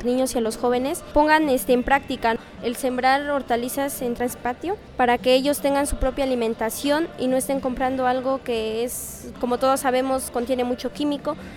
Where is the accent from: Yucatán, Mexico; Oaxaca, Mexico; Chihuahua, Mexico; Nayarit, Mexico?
Oaxaca, Mexico; San Miguel Jaltepec; vengo de San Miguel, Jaltepet